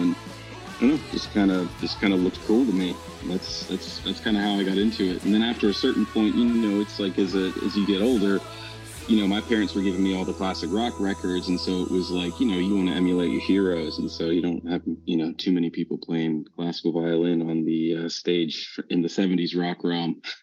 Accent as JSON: {"language": "English", "town": "Blue Bell", "region": "Pennsylvania", "country": "United States", "said": "I'm originally from the Philadelphia suburbs, a town called Blue Bell."}